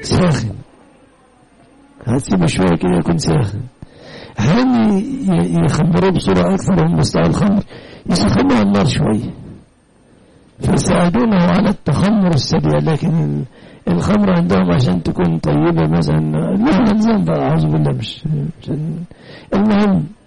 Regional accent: Egypt; التمر هو الناشف اللي مكسر الاسنان عندنا في مصر ده

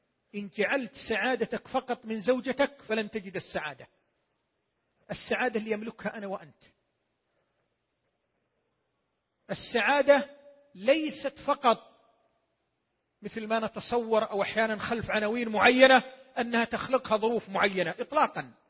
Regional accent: Saudi Arabia; بلدنا المملكة العربية السعودية

